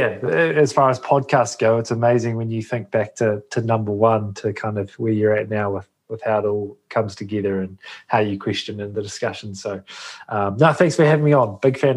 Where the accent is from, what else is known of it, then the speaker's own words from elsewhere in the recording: New Zealand; So I grew up in New Zealand, which is rugby mad. It's a religion. We all play it. We all grow up watching the All Blacks